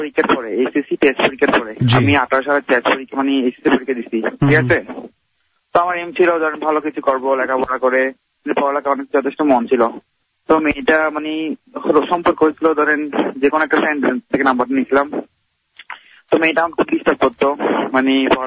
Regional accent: Chittagong, Chittagong Division, Bangladesh; আমার বাড়ি হচ্ছে চট্টগ্রাম

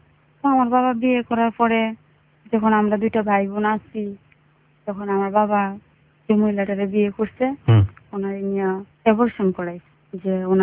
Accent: Narsingdi, Dhaka Division, Bangladesh; আমি এসেছি নরসিংদী থেকে

